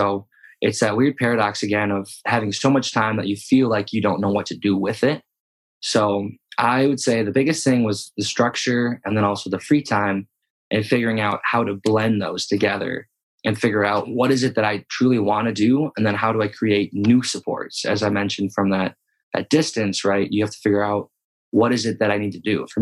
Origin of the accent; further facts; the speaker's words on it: St. Louis Park, Minnesota, United States; I chose to go to Lake Forest College in Northern Illinois, which from my hometown of St. Louis Park, Minnesota, it's about 400 miles.